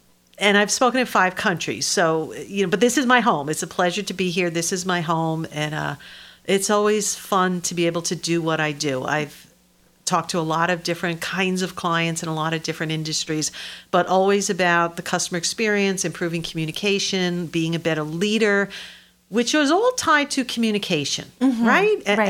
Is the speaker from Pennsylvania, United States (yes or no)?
no; New York, United States; I was born and raised in New York. I graduated from SUNY Binghamton, and I love this state, love it to death.